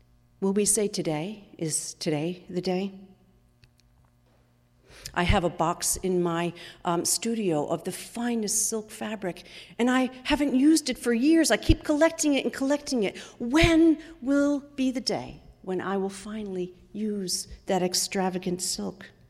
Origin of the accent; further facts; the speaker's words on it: New England, United States; it's not only outward displays of affection that we're more reserved here in New England. But we New Englanders also can be a bit frugal.